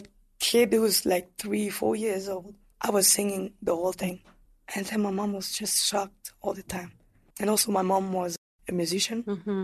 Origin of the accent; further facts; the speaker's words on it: Western Province, Rwanda; now in Kigali, Rwanda; I was born in the west part of Rwanda, and I studied there for 5 years. That's when I moved to Kigali.